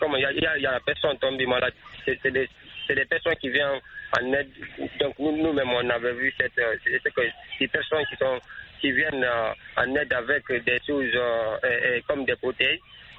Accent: Guinea; Moi, je suis de Guinée

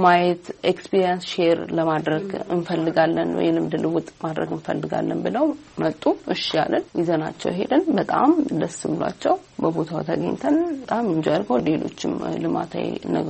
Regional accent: Dire Dawa, Ethiopia; now in Addis Ababa, Ethiopia; ተወልጄ ያደግኩት በድሬዳዋ ከተማ ነው። አዲስ አበባ ከመጣሁ በኋላ በፋሽንና በሞዴሊንግ ኢንዱስትሪ ውስጥ ተሰማራሁኝ።

